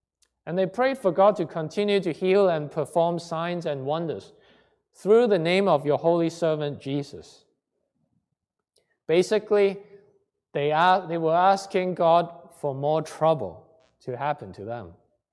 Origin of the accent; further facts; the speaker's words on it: Hong Kong; now in Canada; I grew up in Hong Kong, and I survived an education that highly prioritizes following rules and the virtue of not rocking the boat.